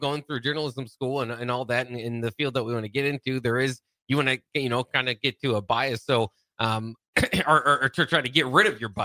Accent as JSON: {"language": "English", "town": "Lincoln", "region": "Nebraska", "country": "United States", "tie": "born or raised there", "said": "I grew up and born and raised in Lincoln, Nebraska. I never left, and why would I?"}